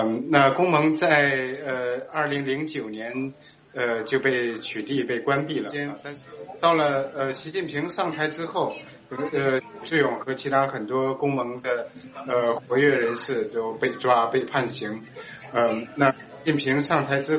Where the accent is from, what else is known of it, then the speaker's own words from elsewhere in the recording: China; 我是来自中国的学者跟人权律师，在2003年和徐志勇他们一起成立了公盟